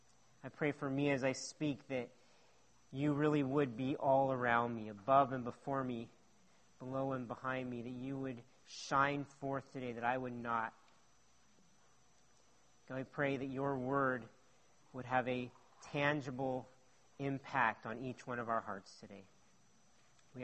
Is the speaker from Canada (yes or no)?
yes; Canada; What does being Canadian mean? It means sweating in the summer and freezing in the winter, right?